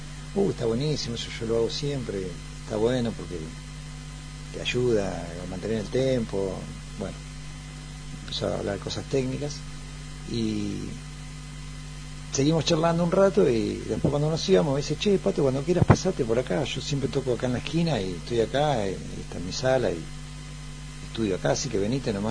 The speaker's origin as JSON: {"language": "Spanish", "town": "Bolívar", "region": "Buenos Aires Province", "country": "Argentina", "tie": "born there", "said": "nací en Bolívar, viví en la calle Fabrés García 671, entre Las Heras y General Paz."}